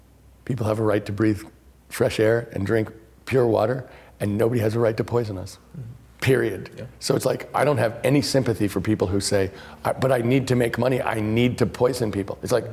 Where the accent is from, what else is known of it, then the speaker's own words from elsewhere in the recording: California, United States; I've been up and down the San Joaquin Valley in my home state of California.